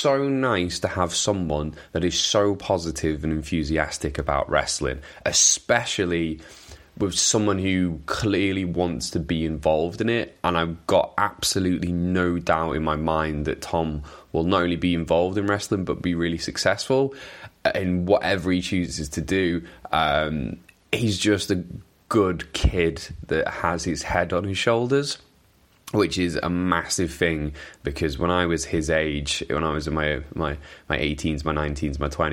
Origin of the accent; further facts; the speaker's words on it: Wales, United Kingdom; Now, I should have said that with a Welsh accent, but being Welsh, I don't want to upset my fellow countrymen with my terrible Welsh accent